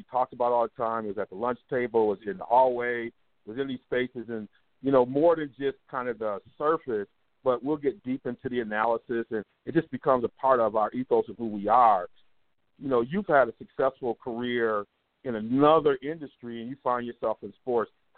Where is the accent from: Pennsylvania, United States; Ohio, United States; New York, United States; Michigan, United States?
Michigan, United States; Ann Arbor; now in Madison, United States; But when I talk to people in Madison and elsewhere just about growing up in Ann Arbor, it doesn't matter